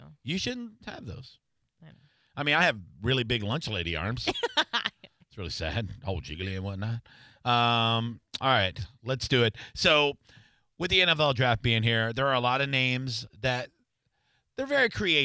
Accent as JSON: {"language": "English", "town": "Tampa", "region": "Florida", "country": "United States", "said": "And I'm like, I'm from Tampa."}